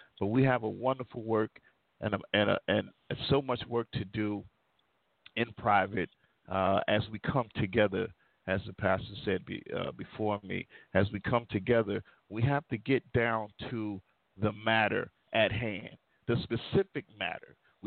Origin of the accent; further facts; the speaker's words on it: United States; I often say that we're living inside of two worlds. Being an American, then two being, one being black and then two being a black American.